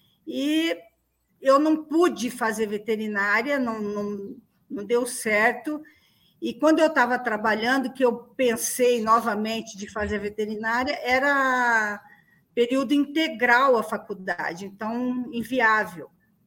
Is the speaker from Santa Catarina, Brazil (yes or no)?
no; Ribeirão Preto, São Paulo, Brazil; also born or lived in Campinas; Eu venho de cidade mais de interior, porque aqui eu venho de Ribeirão Preto